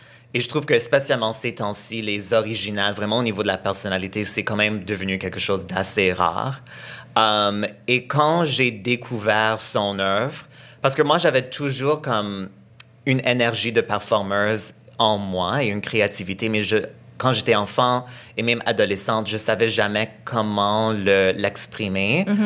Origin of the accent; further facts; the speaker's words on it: Montreal, Quebec, Canada; French is a second language; même si j'ai grandi au Québec. J'ai grandi vraiment à l'ouest de l'île, qui était super anglophone.